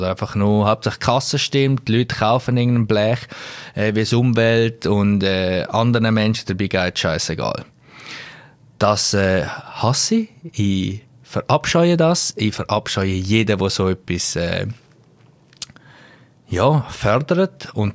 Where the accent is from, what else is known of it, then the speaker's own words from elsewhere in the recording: Grisons, Switzerland; wie du sicher gehört hast, bin ich im Bündnerland geboren und aufgewachsen. Ja, das Jahr werde ich 30.